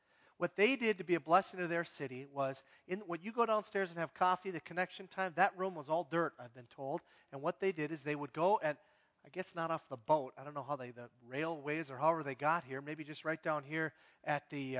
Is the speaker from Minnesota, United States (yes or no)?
yes; Hibbing, Minnesota, United States; moved away as an adult; Many of you know I grew up in Hibbing, Minnesota, left Hibbing and came down here in 1982.